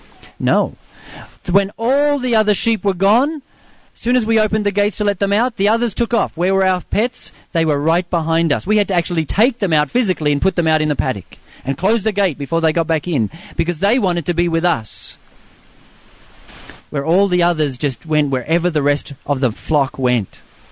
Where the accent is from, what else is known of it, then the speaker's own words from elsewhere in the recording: Australia; growing up in Australia, we had sheep stations, so we had always had thousands of sheep.